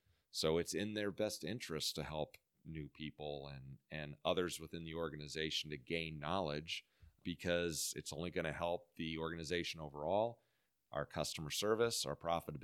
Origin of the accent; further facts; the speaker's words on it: Omaha, Nebraska, United States; now in Kansas City, United States; I grew up in Omaha, Nebraska, and went to the University of Nebraska. So I'm born and bred.